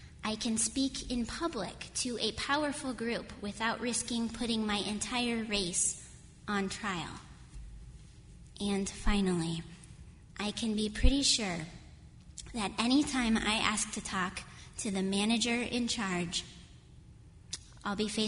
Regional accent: Wyoming, United States; I grew up in Wyoming. My immediate family were not overt racists, and there weren't a lot of black people around. My Lutheran confirmation classes sure taught me some things about Catholics, though.

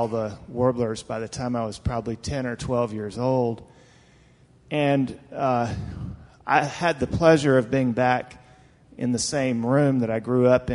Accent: Tennessee, United States; And I grew up in Middle Tennessee, where there's a fairly spectacular warbler migration in the spring that happens every year.

